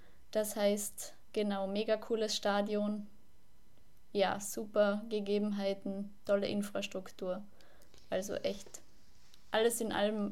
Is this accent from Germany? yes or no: no; Austria; now in Ålesund, Norway; ich komme aus Österreich, bin 27 Jahre alt